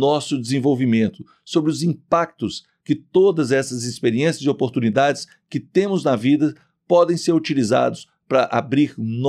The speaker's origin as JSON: {"language": "Portuguese", "region": "Minas Gerais", "country": "Brazil", "said": "como a gente diz aqui em Minas, eu sempre reunia pessoas do departamento para escutar esses meus causos como um bom mineiro nos intervalos do serviço, né?"}